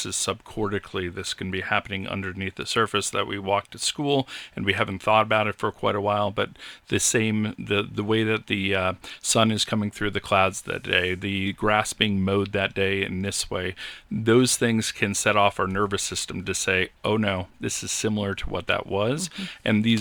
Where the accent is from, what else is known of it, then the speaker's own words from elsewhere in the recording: Boulder, Colorado, United States; I was born and raised in Boulder